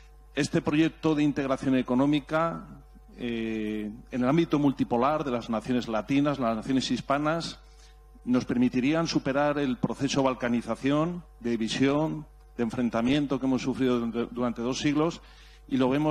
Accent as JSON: {"language": "Spanish", "country": "Spain", "said": "vengo desde España."}